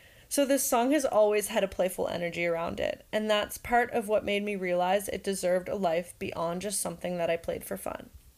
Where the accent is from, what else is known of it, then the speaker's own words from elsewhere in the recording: Prince Edward Island, Canada; As a country girl growing up in Prince Edward Island, it probably makes perfect sense that I'd end up writing a song called The Fish Song